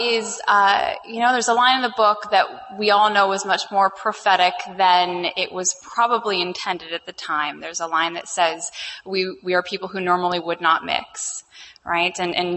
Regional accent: Minneapolis, Minnesota, United States; So I am from Minneapolis, Minnesota.

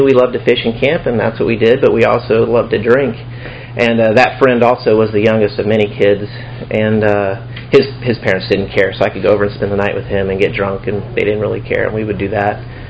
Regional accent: Indiana, United States; also born or lived in Georgia; I was born in Georgia, 1970, on an army base, and shortly afterwards my dad got shipped to Vietnam, and my mom and I moved up to Indiana where I was raised

